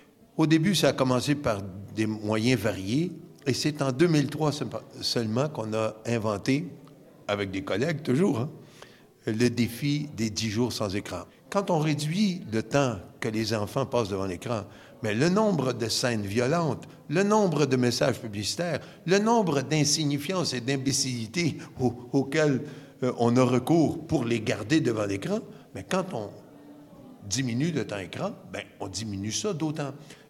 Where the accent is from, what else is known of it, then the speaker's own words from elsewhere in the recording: Quebec, Canada; Je suis Québécois, j'ai enseigné l'éducation physique et le sport durant plus de 35 ans.